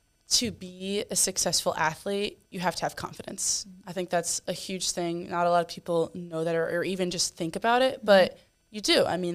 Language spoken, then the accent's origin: English; North Carolina, United States; also born or lived in Wisconsin; Well, I'm from North Carolina. I went to Wisconsin before I came to LSU. I transferred about a year ago.